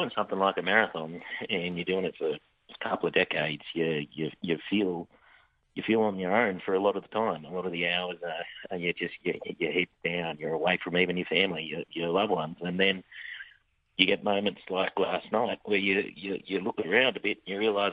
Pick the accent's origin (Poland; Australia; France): Australia; I think it's part of the DNA of being Australian is that you sit there and you always think that you're the other people are the ones that are more worthy.